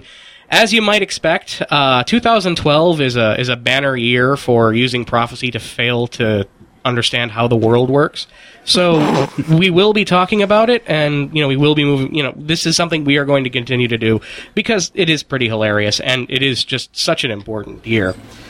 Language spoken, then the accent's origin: English; Midwest, United States; Mayan, whatever. I'm from the Midwest. Forgive me.